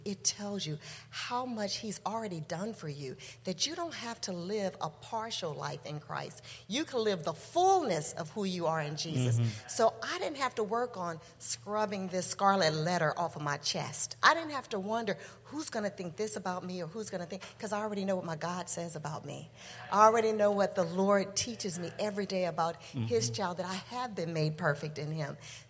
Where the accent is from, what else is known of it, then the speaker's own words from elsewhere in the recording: Los Angeles, California, United States; I was raised in Los Angeles in South Central. Some of you may be familiar with that area, but it's a very hard neighborhood.